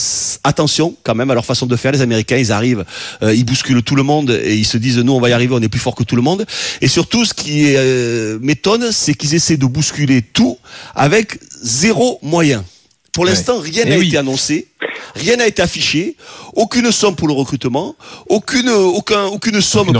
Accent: Bordeaux, Nouvelle-Aquitaine, France; en tant qu'ancien joueur, en tant que Bordelais, en tant que supporter de ce club.

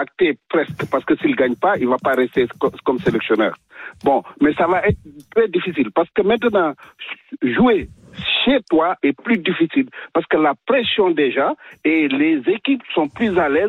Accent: Marseille, Provence-Alpes-Côte d'Azur, France; Moi je suis Marseillais, je vis à Marseille.

